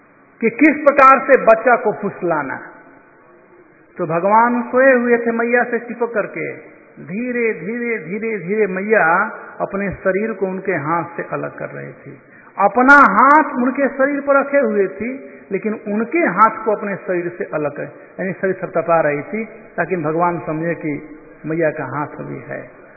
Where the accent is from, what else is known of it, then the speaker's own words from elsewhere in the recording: Bihar, India; हमारे यहां बिहार में कहते हैं